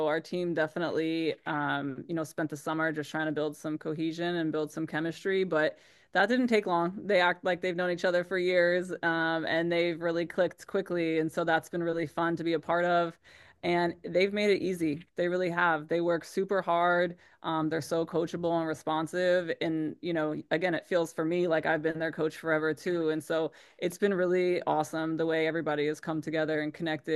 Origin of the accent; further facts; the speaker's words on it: New Jersey, United States; So I'm from Jersey originally